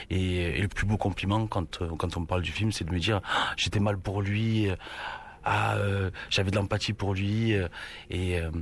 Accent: Avignon, Provence-Alpes-Côte d'Azur, France; Moi, je suis originaire d'Avignon.

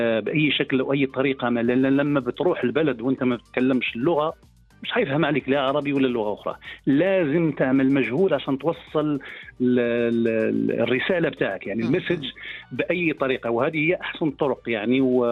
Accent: Casablanca, Casablanca-Settat, Morocco; كنقول لي أنا من المغرب، يقول لك منين، بعض مرات أغلبيتهم يكونوا زايرين المغرب، وهذا بيقول لك تقول دار بيضاء

